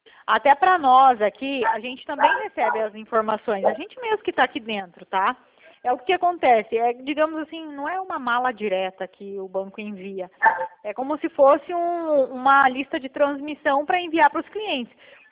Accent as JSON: {"language": "Portuguese", "town": "Toledo", "region": "Paraná", "country": "Brazil", "said": "Eu sou aqui de Toledo, Paraná."}